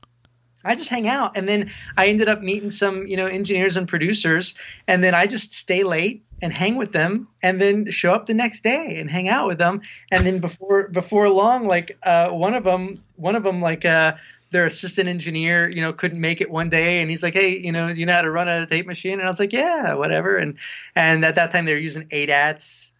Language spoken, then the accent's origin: English; Woodstock, New York, United States; And I grew up in Woodstock, New York.